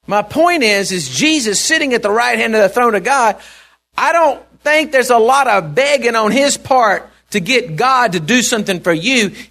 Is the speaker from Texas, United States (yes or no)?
yes; Texas, United States; You know, we're from Texas right here. We talk a little strange.